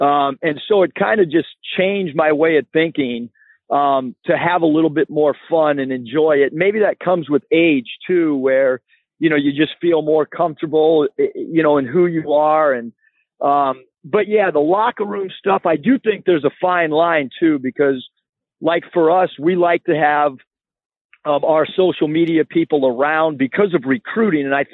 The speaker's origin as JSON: {"language": "English", "town": "San Diego", "region": "California", "country": "United States", "tie": "born or raised there", "said": "You know, growing up in San Diego, California, it was really hard to get me out of anything but a hoodie and a pair of shorts."}